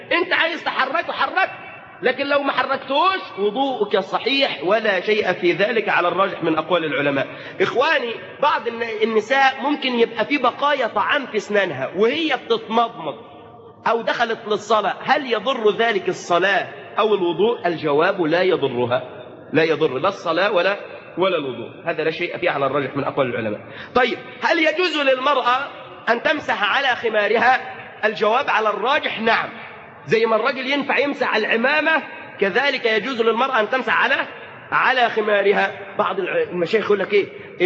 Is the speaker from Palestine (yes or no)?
no; Egypt; يعني احنا مثلا كمصريين